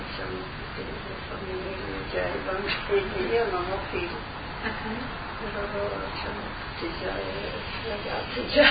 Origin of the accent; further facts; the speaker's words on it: Polava, Friuli-Venezia Giulia, Italy; Sì, a Savonia e poi si va più in su in montagna. Il mio paese è Polava, proprio vicino, l'ultimo paese del confine.